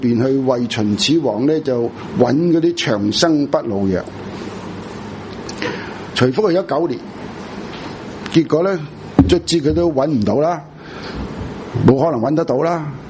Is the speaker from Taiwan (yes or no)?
no; Hong Kong; 可能我们香港人比较需要的